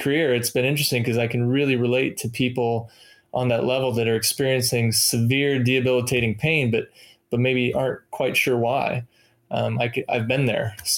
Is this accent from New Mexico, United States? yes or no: no; Iowa, United States; growing up in Iowa, small town, Friday night lights were a big thing.